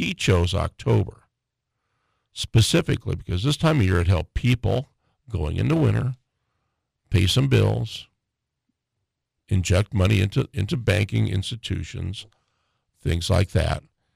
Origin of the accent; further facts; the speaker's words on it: Fairbanks, Alaska, United States; And so that's how I grew up here in Fairbanks.